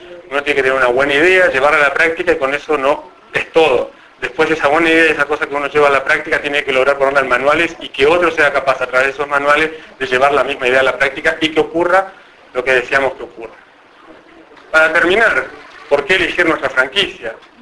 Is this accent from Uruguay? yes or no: yes; Uruguay; lo único que podemos decir que lo hacemos 100% en todo el territorio somos los uruguayos.